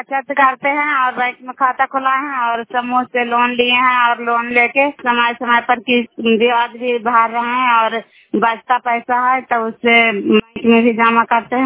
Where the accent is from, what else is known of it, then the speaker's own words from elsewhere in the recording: Bihar, India; नालंदा जिला कराई ब्लॉक की निवासी हूँ।